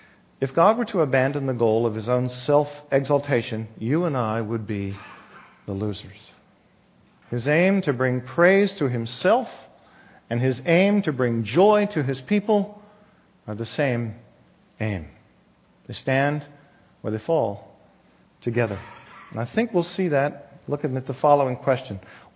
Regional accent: Leesburg, United States; I was from Leesburg. It's a small farm town.

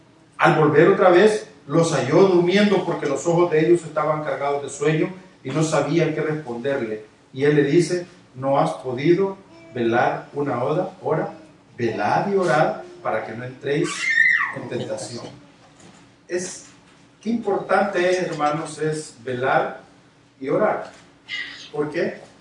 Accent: San Salvador, El Salvador; Por ejemplo, en mi país, en San Salvador, usted llega a todas las casas y todas las casas están enrejadas.

